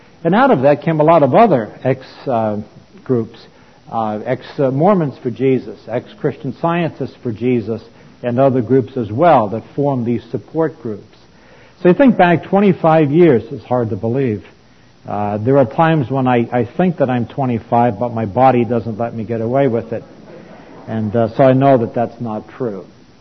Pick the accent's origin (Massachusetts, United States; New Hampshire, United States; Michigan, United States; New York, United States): New York, United States; Brooklyn; also born or lived in New Jersey; I grew up in New York City, in Brooklyn in particular, not far from the Watchtower headquarters. Number two, I lived in New Jersey, a fairly populous type of community.